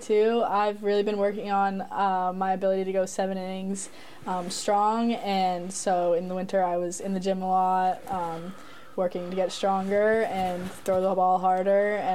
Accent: Vermont, United States; now in Harrison, United States; So technically, I guess I'm from Harrison, but I grew up in Vermont.

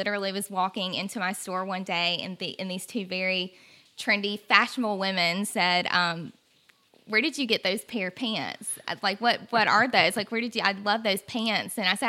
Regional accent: Dothan, Alabama, United States; I moved back to my hometown, Dothan, and I moved into my family's abandoned farmhouse

